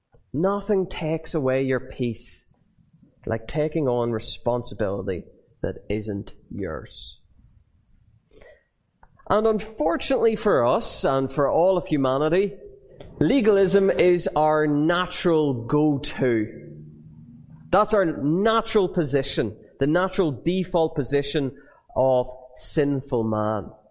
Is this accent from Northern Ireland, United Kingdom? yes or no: yes; Northern Ireland, United Kingdom; maybe just growing up in Northern Ireland, you see placards everywhere